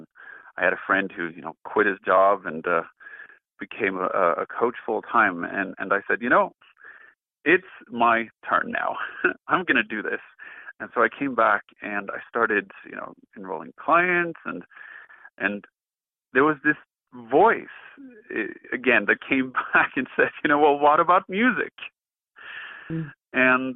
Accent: Sweden; And then we moved to Sweden, my home country, and I worked there for the government for a while.

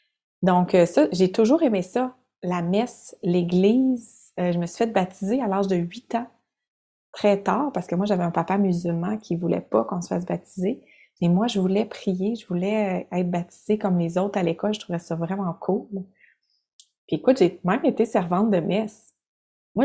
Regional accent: Quebec City, Quebec, Canada; Et donc, moi, j'ai grandi à Québec. J'ai grandi avec ma mère, principalement avec mon frère.

